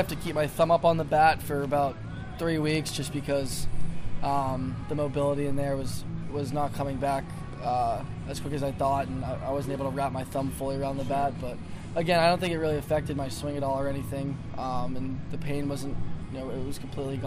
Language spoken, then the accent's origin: English; Lexington, Massachusetts, United States; he grew up in the town next to me in Arlington. I'm from Lexington, and I actually went to Catholic school in Arlington growing up.